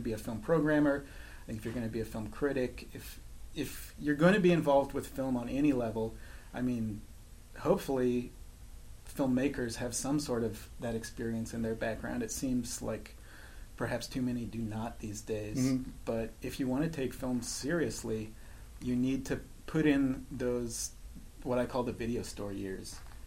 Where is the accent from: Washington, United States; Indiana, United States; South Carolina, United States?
Washington, United States; Tacoma; also born or lived in Seattle; I'm from the Northwest. I grew up in Tacoma, lived in Seattle for a long time, went to college at the Evergreen State College in Olympia